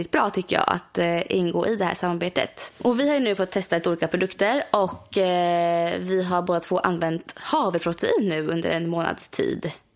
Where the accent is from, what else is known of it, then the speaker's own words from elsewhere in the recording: Östergötland, Sweden; de har en egen tillverkning i Östergötland, vilket är väldigt, i Borghamn, vilket är väldigt nära min hemstad.